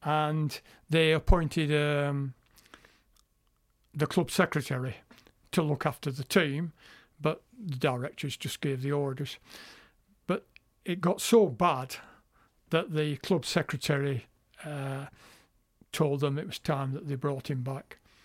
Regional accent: Withnell, North West England, United Kingdom; I'm from Wythnal.

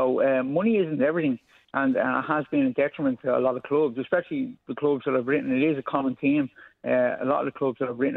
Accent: Dublin, Leinster, Ireland; Fingal is basically where I'm from. It's like a county within a county. So I'm from Dublin, which is beside Dublin Airport. County Fingal is like inside Dublin. It's kind of outside. It's like a suburb.

